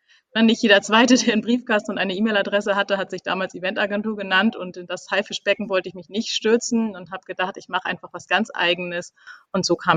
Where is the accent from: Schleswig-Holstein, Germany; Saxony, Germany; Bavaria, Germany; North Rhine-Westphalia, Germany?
Schleswig-Holstein, Germany; Kiel; now in Hamburg, Germany; Also ich war Teamlead und bin dann darüber nach Hamburg gekommen, also ich komme eigentlich aus Kiel.